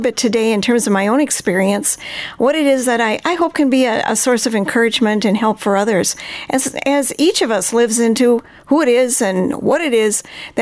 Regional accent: Redwood Falls, Minnesota, United States; I was born and raised in Redwood Falls, Minnesota. I'm the middle child of three. I have to say Redwood Falls was a great place to grow up.

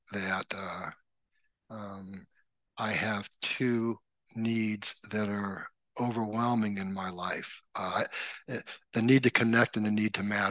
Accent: San Francisco, California, United States; born there; I'm incredibly grateful that I was born in San Francisco and not 650 miles south in Mexico, and how different my life would be.

